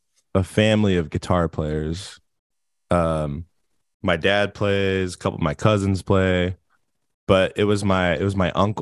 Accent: Los Angeles, California, United States; A little spot in Eagle Rock, technically, or it's Mount Washington. But yeah, I grew up at the bottom of the hill.

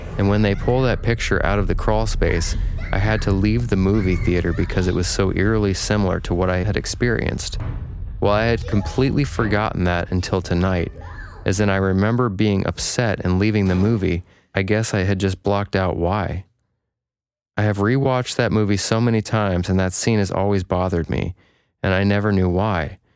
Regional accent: the South, United States; so if y'all can't tell by now, I'm from the South.

